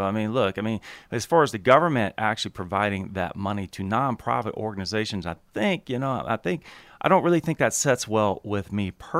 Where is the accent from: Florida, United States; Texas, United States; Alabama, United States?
Texas, United States; moved away as an adult; just like myself as a young man when I came out from Texas out here to the West Coast